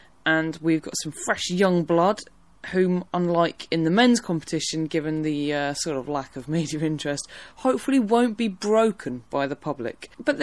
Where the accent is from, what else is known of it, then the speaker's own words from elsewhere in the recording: England, United Kingdom; you know, I am English, but I know we have lovely Welsh and Scottish listeners as well